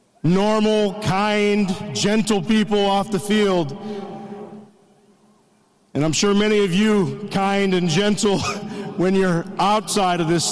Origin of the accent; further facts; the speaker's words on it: Ohio, United States; You know, I'm a Midwest guy, I'm from Ohio.